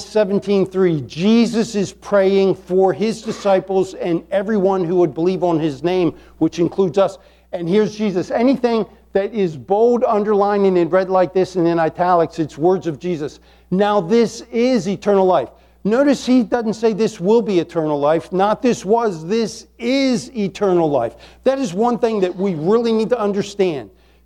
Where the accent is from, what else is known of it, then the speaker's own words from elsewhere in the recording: Chesapeake Bay, United States; I grew up on the Chesapeake Bay.